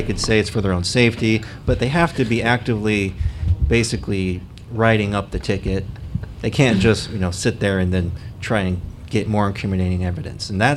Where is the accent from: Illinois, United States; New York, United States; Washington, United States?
Washington, United States; now in Georgia, United States; like my home state of Washington State, it's actually illegal or unconstitutional